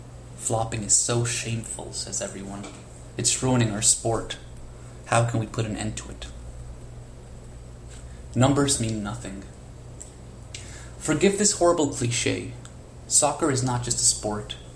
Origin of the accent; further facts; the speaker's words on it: Mexico City, Mexico; moved away as an adult; now in United States; I moved to the Midwest from Mexico City in 2009 for graduate school. Since I was the only Mexican in my program